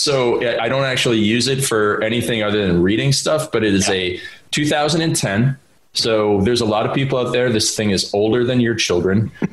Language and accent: English; Canada; accent: Canadian; nobody could understand what I was saying with my Canadian accent.